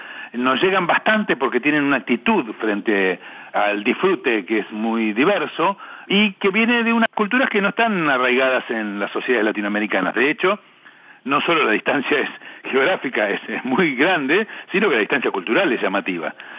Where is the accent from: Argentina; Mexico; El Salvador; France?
Argentina; en mi país, en Argentina